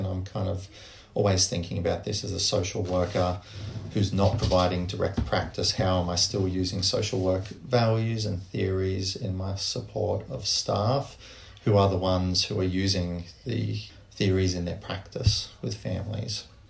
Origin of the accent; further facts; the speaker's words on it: Australia; And I would say, no, I'm not American. I'm …. I'm from Australia.